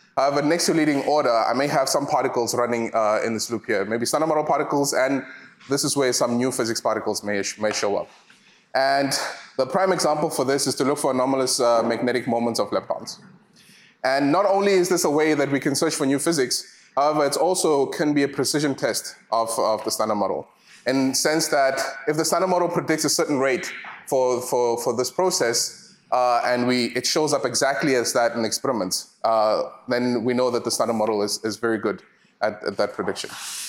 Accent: South Africa; now in United States; so I'm from South Africa, and my name in my home language means remember.

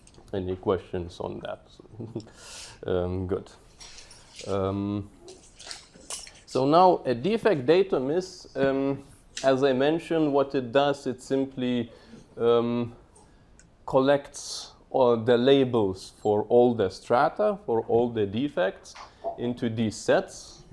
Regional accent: Vilnius, Vilnius County, Lithuania; don't try that. I come from Vilnius in Lithuania

